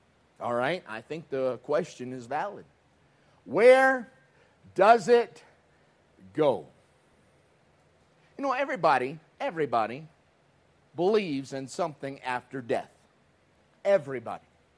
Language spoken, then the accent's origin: English; North Carolina, United States; also born or lived in Newport News, United States; I'm from North Carolina. I spent a long time in Newport News, Yorktown area of Virginia.